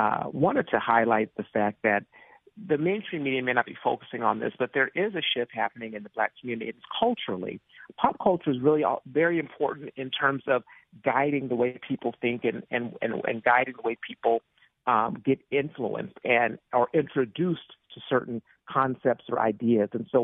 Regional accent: Phoenix, Arizona, United States; No, listen, I'm a West Coast guy. I'm from Phoenix, Arizona, raised there, went to school at Pepperdine University

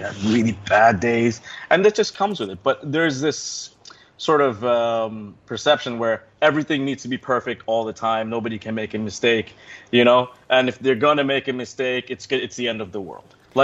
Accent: Thailand; I've born and raised in Thailand.

